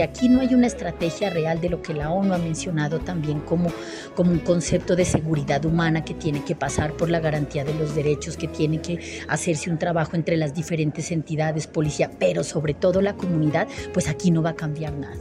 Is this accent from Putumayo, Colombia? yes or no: no; Ipiales, Nariño, Colombia; now in Bogotá, Colombia; Soy nariñense, soy ipialeña, amo también esta ciudad